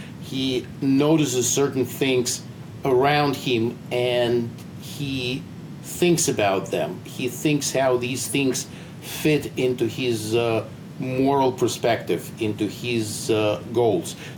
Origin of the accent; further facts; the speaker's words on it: Azerbaijan; first language Russian; English is a second language; Azerbaijan was extremely international, and my first language was Russian. I spoke Russian, and most of the people in Azerbaijan spoke Russian, especially since it was all part of the Soviet Empire, so Russian was mandatory.